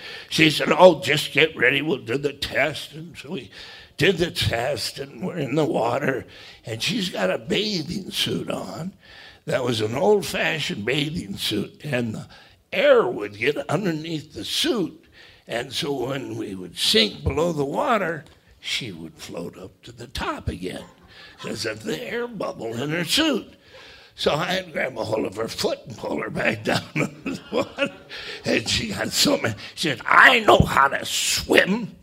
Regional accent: Waterloo, Iowa, United States; I'm from Waterloo, Iowa.

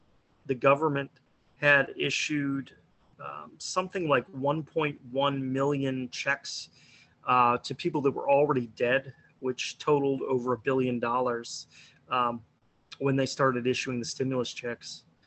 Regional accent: Greensburg, Pennsylvania, United States; I grew up in Greensburg

